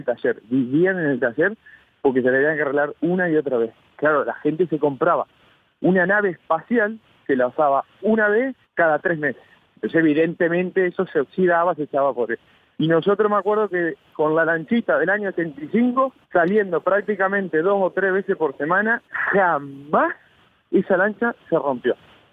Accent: Argentina; tengo un asadito como buen argentino que nos juntamos

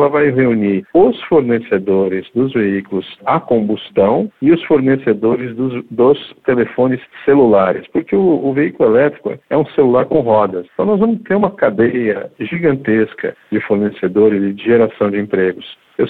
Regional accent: Brazil; Mas nós, como brasileiros, a gente falhou nesse programa violentamente.

